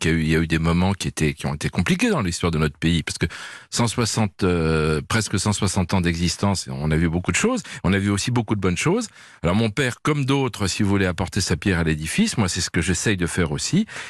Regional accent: Limoges, Nouvelle-Aquitaine, France; Alors moi, j'ai grandi à Limoges

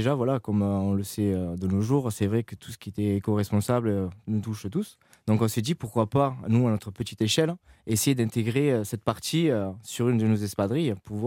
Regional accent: Perpignan, Occitanie, France; comme je suis vraiment du Sud, je suis de Perpignan.

